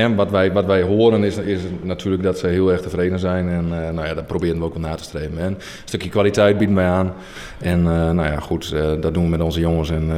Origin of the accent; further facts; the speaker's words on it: Buinen, Drenthe, Netherlands; Ja, ik ben geboren en getogen in Buinen, ja.